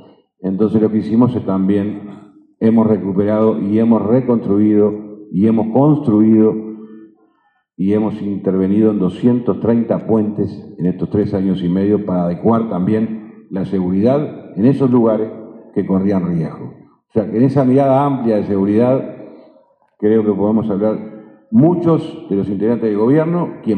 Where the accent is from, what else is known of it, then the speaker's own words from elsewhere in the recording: Uruguay; como somos uruguayos siempre pensamos que el coraje puede más que una realidad que desconocíamos.